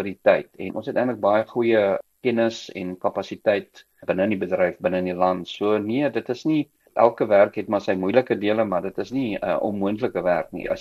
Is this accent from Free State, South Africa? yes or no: no; Gauteng, South Africa; born or raised there